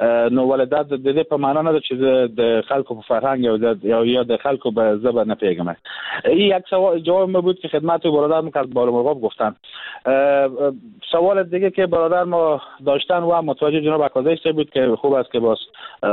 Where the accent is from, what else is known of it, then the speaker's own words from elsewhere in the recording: Herat, Afghanistan; من اتفاقا در ولایت هرات کلان شدم، بزرگ شدم در روزی غرب افغانستان